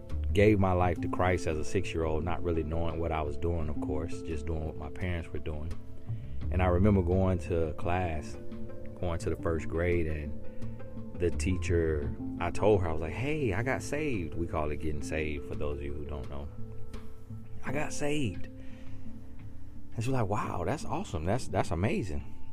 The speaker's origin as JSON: {"language": "English", "region": "Florida", "country": "United States", "tie": "born or raised there", "said": "growing up in Central Florida, you're in the South, and religion is a big deal."}